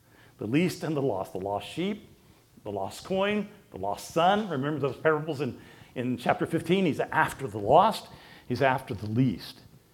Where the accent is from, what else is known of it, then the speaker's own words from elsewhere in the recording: Oklahoma, United States; Where I grew up in Baptist life in Oklahoma, when you say church, you're talking about the building down the street.